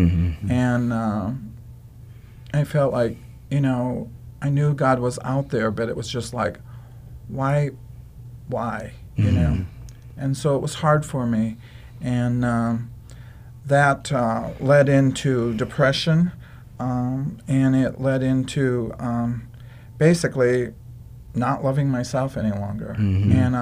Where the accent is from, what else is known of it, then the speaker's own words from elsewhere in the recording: Plymouth, Indiana, United States; I'm from Plymouth, Indiana, actually out in the suburbs of Indiana, Plymouth. But, I've grown up all my life there.